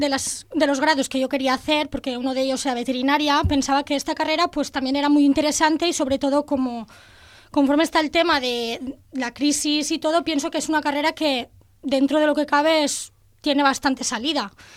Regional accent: Albaida, Valencian Community, Spain; Es un producto también muy típico de mi pueblo, Albaida.

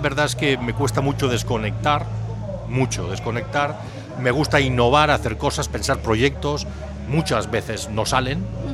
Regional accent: Crevillent, Valencian Community, Spain; now in Elche, Spain; no soy de Elche, soy de Crevillente, llevo aquí desde el 2004 y bueno, ya mi hijo ya sí que es ilicitano

